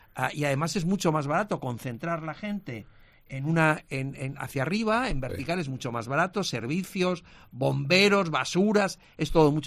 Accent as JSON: {"language": "Spanish", "region": "Balearic Islands", "country": "Spain", "said": "Y yo soy mallorquín"}